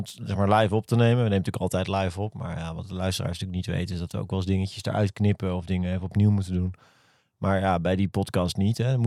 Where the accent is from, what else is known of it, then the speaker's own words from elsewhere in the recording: Holland, Netherlands; Ik ben zelf ook een Hollander, dus ik mag dat zeggen.